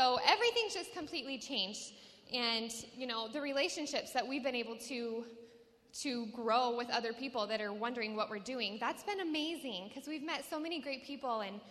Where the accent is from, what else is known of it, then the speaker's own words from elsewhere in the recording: Wyoming, United States; So my name, like Ray said … I am from Wyoming. Is there anyone else from Wyoming here?